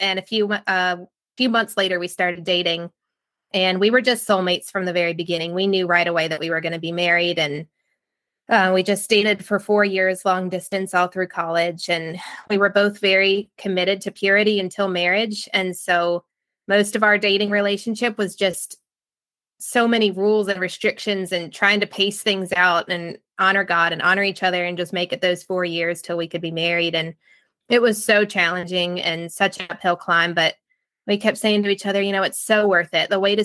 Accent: Maryland, United States; I grew up in Maryland. I was the oldest of 6 children and was raised in a strong Christian home.

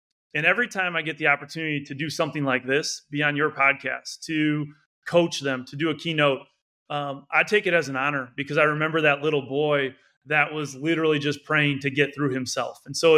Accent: Freedom, Wisconsin, United States; I grew up in Freedom, Wisconsin. I was the oldest of two other brothers and had an incredibly close family.

